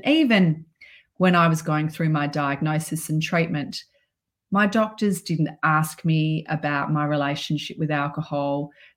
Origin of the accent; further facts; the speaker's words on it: Melbourne, Victoria, Australia; as a teenager growing up in Melbourne in the 80s.